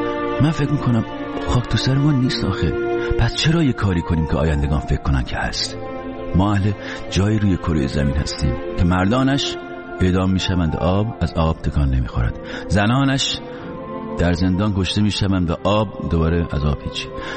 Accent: Iran; ما در کشوری بزرگ شدیم، در جایی هستیم، اهل جایی هستیم

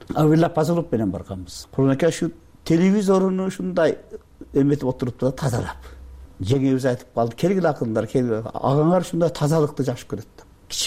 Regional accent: Leilek, Batken Region, Kyrgyzstan; Мен Лейлектем.

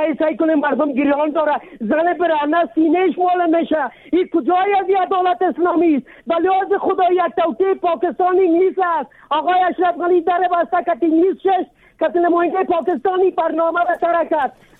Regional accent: Afghanistan; من یک افغان هستم، وطن پرست هستم، به صفت یک افغان هستم.

